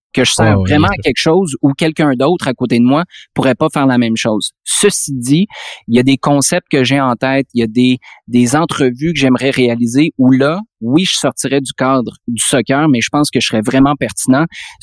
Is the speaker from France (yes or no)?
no; Quebec City, Quebec, Canada; moi, j'ai grandi à Québec comme toi